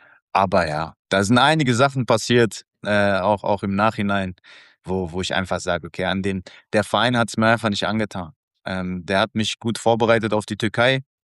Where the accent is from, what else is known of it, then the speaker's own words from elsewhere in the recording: Bochum, North Rhine-Westphalia, Germany; Also Mama, Papa und eine meiner drei Schwestern leben noch in Bochum. Meine Frau kommt auch aus Bochum, ich bin aus Bochum.